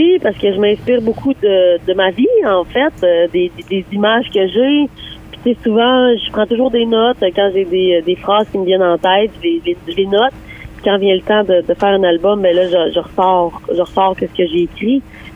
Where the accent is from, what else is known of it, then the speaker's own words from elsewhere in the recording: Lac-Saint-Jean, Quebec, Canada; J'enregistre mon 4e album chez moi au Lac-Saint-Jean.